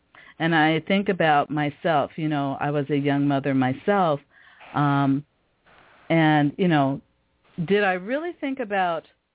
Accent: Seattle, Washington, United States; it's funny to me when sometimes people don't realize I'm actually Japanese and German, you know, but I was raised in the Black community here in Seattle.

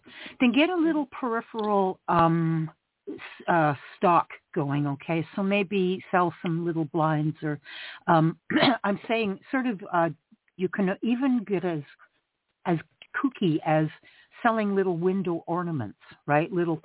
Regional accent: Canada; Anyway, I'm Canadian.

